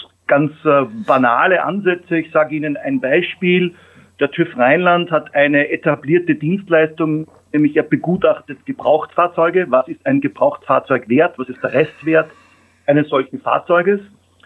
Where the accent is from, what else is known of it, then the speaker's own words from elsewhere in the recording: Austria; ich bin Österreicher